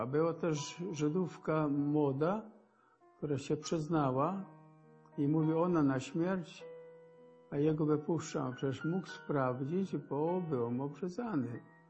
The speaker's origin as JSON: {"language": "Polish", "town": "Zamość", "region": "Lublin Voivodeship", "country": "Poland", "tie": "born there", "said": "się w Zamościu w 1931 roku. Pochodzę z rodziny żydowskiej."}